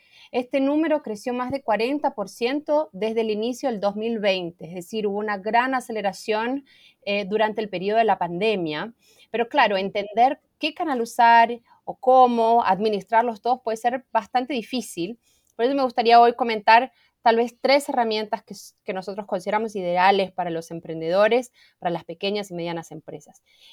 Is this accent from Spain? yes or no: no; Argentina; now in Brazil; Yo estoy basada en Brasil, pero soy argentina y desde aquí cuido toda la región.